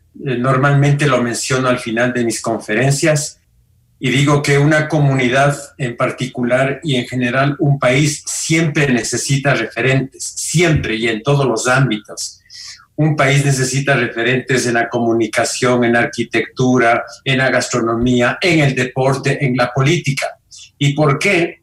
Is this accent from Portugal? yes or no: no; Ecuador; es muy importante para nosotros como ecuatorianos porque nos sentimos identificados con esta capacidad de lograr